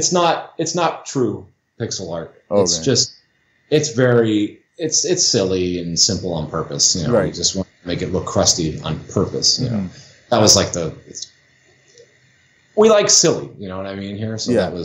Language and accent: English; Connecticut, United States; I always wanted to be a game designer, but I grew up in Connecticut, and there was like, especially back then, there was like, there's nothing.